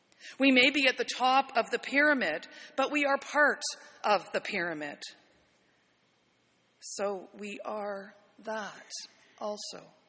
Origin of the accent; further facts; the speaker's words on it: Canada; I'm a Canadian of English, Irish, Scottish descent, of medium height, brown hair and eyes